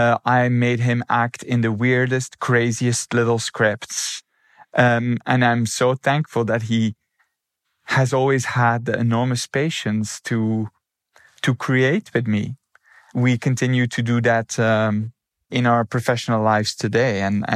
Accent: Belgium; because I'm from Belgium. I'm not Greek

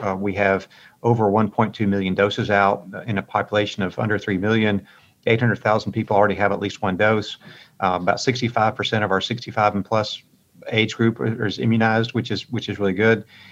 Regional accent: the South, United States; You know, I'm from the South. A great deal of my family and friends are more on the right side of the spectrum.

